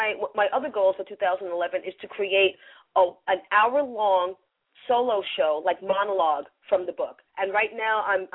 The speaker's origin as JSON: {"language": "English", "region": "New York", "country": "United States", "accent": "New York", "said": "Come on, a New Yorker's book with my New York accent."}